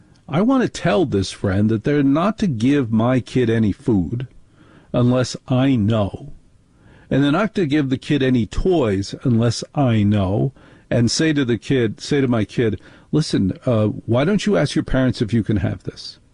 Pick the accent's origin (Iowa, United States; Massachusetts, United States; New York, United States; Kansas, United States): New York, United States; Manhattan; I don't know how to say it because I am from Manhattan. In Manhattan, all of these unspoken rules were taken care of.